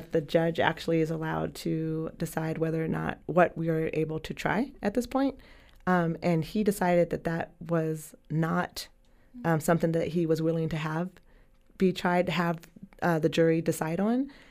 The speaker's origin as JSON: {"language": "English", "town": "Eugene", "region": "Oregon", "country": "United States", "tie": "born or raised there", "said": "I was born and raised in Eugene. I know what I'm up against."}